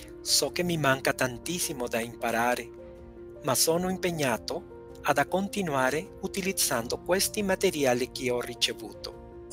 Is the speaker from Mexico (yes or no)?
yes; Mexico City, Mexico; Italian is a second language; sono della Città del Messico.